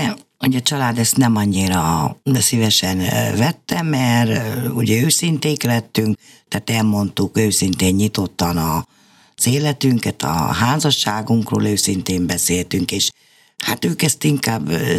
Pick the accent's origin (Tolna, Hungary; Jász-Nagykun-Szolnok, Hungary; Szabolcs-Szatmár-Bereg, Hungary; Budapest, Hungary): Szabolcs-Szatmár-Bereg, Hungary; Tiszabecs; Fehérgyarmaton, az tőlünk egy 30 kilométerre található kisebb város, ott születtünk, de szüleink is ott éltek, tehát tős gyökeres tiszabecsiek vagyunk